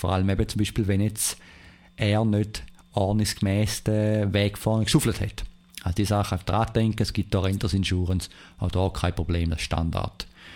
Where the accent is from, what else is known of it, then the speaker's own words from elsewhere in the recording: Switzerland; now in United States; im gewissen Art denkt man als Schweizer